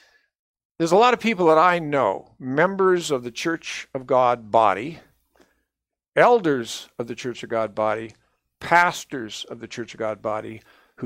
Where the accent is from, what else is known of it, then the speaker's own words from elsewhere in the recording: Butte, Montana, United States; So I grew up in Butte, Montana as a young child, and we would go down to Hennessy's department store, and Santa was actually right there in the store.